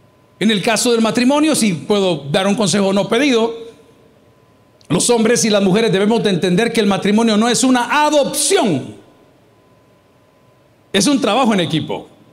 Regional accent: El Salvador; Nosotros somos salvadoreños, usamos caites, no suecos, ¿verdad?

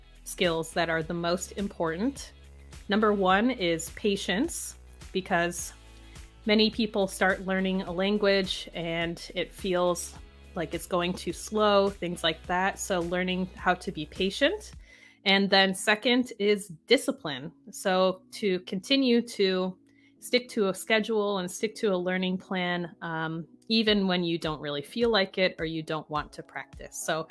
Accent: Utica, New York, United States; I grew up in Utica, New York.

